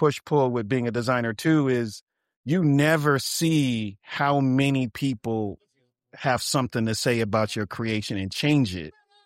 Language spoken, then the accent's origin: English; Inglewood, California, United States; I mean, for me, I grew up in Inglewood, California.